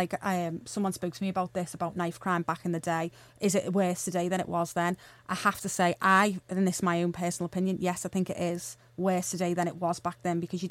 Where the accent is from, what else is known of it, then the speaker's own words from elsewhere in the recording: Blundell Sands, North West England, United Kingdom; we do come from, like, quite a nice area. Like, people are surprised when I say I'm originally from Blundell Sands.